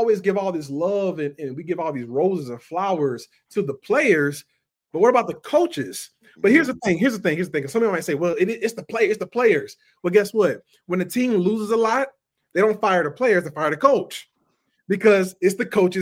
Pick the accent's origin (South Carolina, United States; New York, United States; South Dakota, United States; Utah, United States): South Carolina, United States; Columbia; but I'm from Columbia, South Carolina, so there's some talented people in Columbia